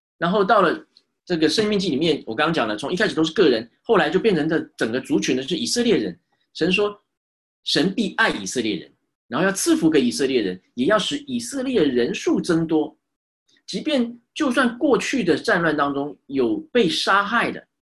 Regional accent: China; 你看我们中国人都有传承到

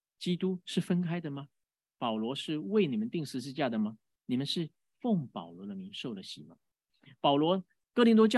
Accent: Taiwan; 我们台湾人虽然中文不怎么标准，但是我们台湾人很有人情味。

